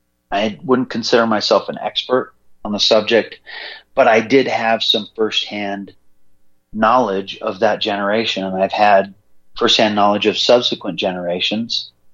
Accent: Montana, United States; born there; I mean, I was born in Montana. There used to be some things.

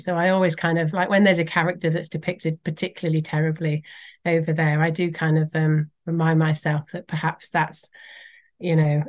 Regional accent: Wales, United Kingdom; from when I was a child growing up in Wales

